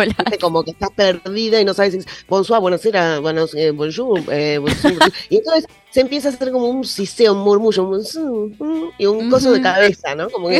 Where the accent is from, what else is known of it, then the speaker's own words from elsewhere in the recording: Argentina; ¿cómo reconocen que soy argentina? Bueno, por la cara igual todo el mundo piensa que soy española, evidentemente tengo la cara de mi abuela.